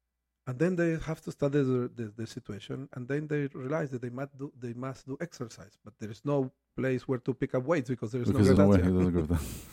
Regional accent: Veracruz, Mexico; born there; English is a second language; I was born in Veracruz, Mexico.

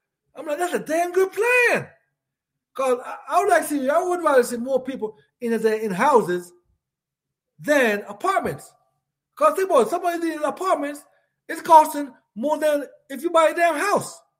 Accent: United States; Because I know that we, as the American people, the voter, right?

